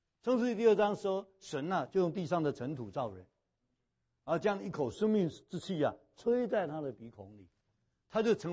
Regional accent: China; 所以我们中国人懂属灵的事，你不要以为我们中国人不信神

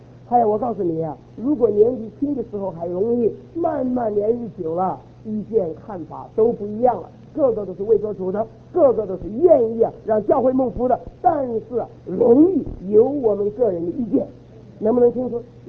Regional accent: China; 我们是中国人呢、啊，有中国人一个特点呢

